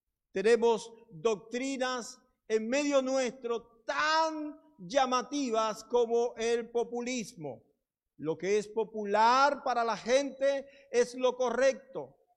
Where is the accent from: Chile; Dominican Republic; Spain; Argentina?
Dominican Republic; En mi país, la República Dominicana, hay un dicho que usan generalmente los ancianos